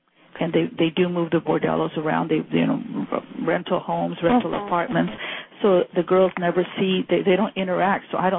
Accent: Ecuador; since I'm from Ecuador and I was talking to them

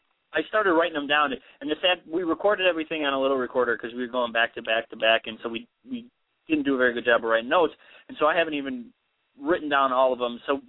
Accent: Whitewater, Wisconsin, United States; Okay, so I'm from Whitewater, Wisconsin

